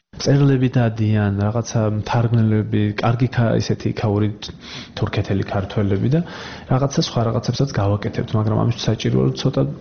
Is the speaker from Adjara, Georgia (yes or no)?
no; Abkhazia, Georgia; ეს არის აფხაზეთის თემა, ჩემი ბავშვობის თემა